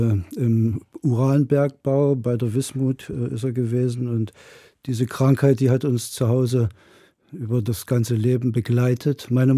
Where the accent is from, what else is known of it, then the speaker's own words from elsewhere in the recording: Weida, Thuringia, Germany; born there; Ja, ich bin in Weida geboren, das liegt bei Gera in Thüringen, und Silvester 1955 erblickte ich das Licht der Welt.